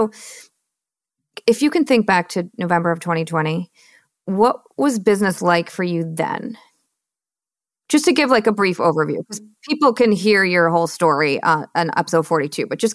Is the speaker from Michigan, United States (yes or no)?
yes; Michigan, United States; I'm born and raised in Michigan, so I'm like, oh, you guys, just a little snow.